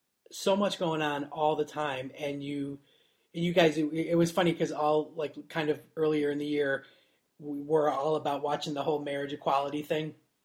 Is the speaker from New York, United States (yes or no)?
yes; Niagara Falls, New York, United States; It wasn't that bad because I grew up in Niagara Falls. So on the New York side.